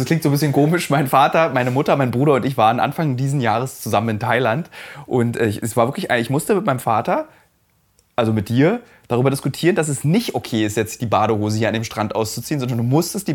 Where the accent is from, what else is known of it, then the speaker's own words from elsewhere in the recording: Germany; ich komme aus Deutschland